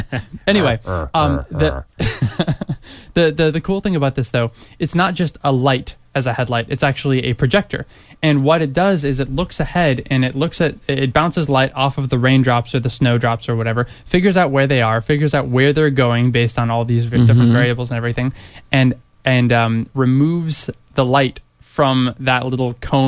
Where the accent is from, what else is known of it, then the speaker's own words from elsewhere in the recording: San Diego, California, United States; So I was up here. I didn't see fireworks, but I'm from San Diego